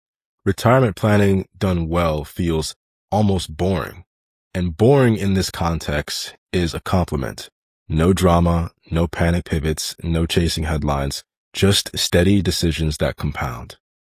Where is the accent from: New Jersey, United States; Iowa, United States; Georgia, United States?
Georgia, United States; Atlanta; I grew up in Atlanta in a family where money was always present, just never organized.